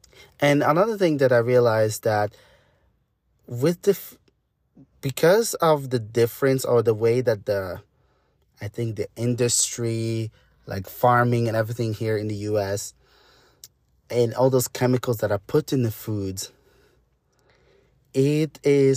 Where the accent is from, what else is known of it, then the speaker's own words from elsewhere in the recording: Lebanon; now in United States; Growing up in Lebanon and also encountering so many cultures